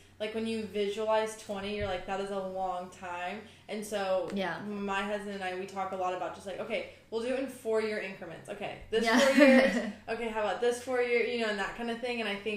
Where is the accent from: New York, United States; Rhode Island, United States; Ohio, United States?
Ohio, United States; now in California, United States; I'm from Ohio.